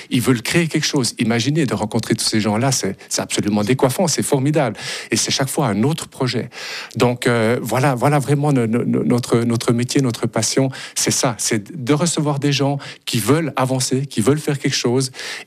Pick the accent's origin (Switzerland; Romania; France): Switzerland; Boncourt, Jura; born there; de revenir dans le Jura, puisque je suis né à Boncourt, donc dans le Jura.